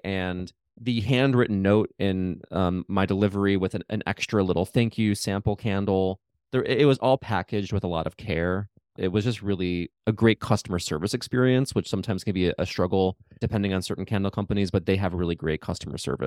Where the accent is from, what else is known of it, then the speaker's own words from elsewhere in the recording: Chicago, Illinois, United States; She moved from Chicago, my hometown, to Arizona